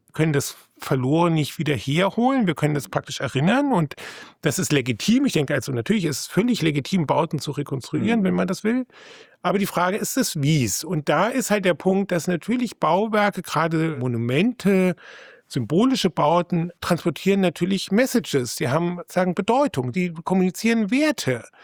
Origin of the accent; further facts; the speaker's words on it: Frankfurt, Hesse, Germany; also born or lived in Berlin; Ich komme aus Frankfurt oder habe dann in Berlin studiert.